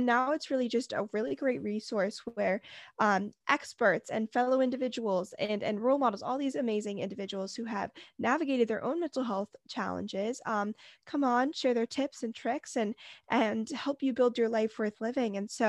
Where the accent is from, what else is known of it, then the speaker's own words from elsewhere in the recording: California, United States; I'm 18 and I'm from the Bay Area, but I'm going to be moving to Philadelphia to study psychology at the University of Pennsylvania in August.